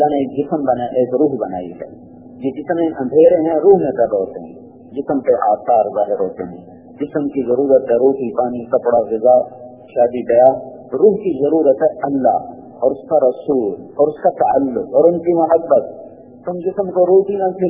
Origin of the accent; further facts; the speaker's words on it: Khanewal, Punjab, Pakistan; تو کھانے وال میرا ہوم ڈسٹرکٹ ہے, قریب میرا گاؤں ہے.